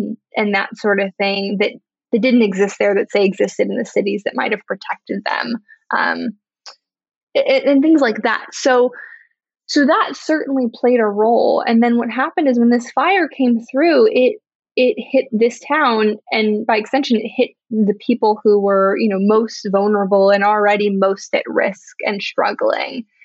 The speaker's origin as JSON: {"language": "English", "town": "Chico", "region": "California", "country": "United States", "tie": "born or raised there", "said": "growing up in Chico, I knew that Paradise was this really beautiful place"}